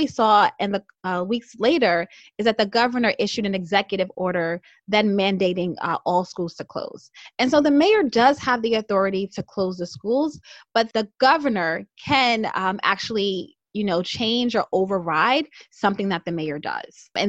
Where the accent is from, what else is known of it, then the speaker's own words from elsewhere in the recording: New York City, New York, United States; this happening in the peak of a pandemic is just deeply frustrating as a New Yorker, and I expect better from them, and we all should.